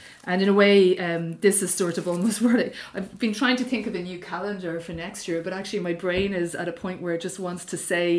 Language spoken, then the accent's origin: English; Ireland; as like Irish people